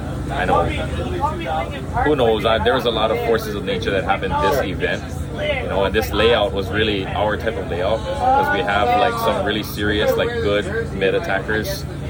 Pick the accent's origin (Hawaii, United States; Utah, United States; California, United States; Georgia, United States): Hawaii, United States; Maui; I'm from Maui. Probably one of the only guys from Maui that plays on Oahu with the rest of Hawaiian Heat.